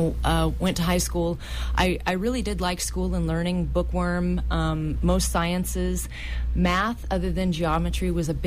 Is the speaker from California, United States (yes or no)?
yes; Oroville, California, United States; I actually grew up in Oroville. I was born and raised in Oroville, just 20 miles south of here.